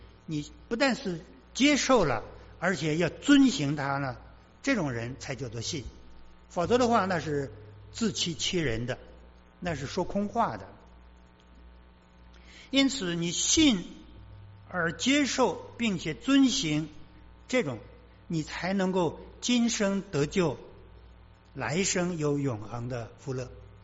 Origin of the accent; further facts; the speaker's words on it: China; 我们中国人所谓的天就是上帝啊。